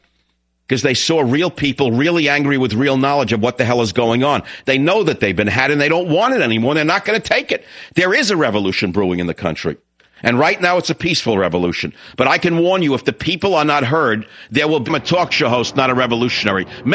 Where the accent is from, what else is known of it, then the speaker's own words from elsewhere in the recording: The Bronx, New York, United States; My mother and father, if they were to talk about someone in the neighborhood, in the building, and we grew up in the Bronx, they would say, oh, he's a hard worker.